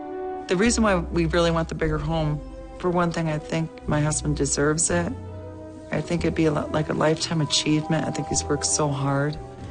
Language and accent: English; Binghamton, New York, United States; When I grew up in Binghamton, New York, pretty much the only place to work and make money was IBM.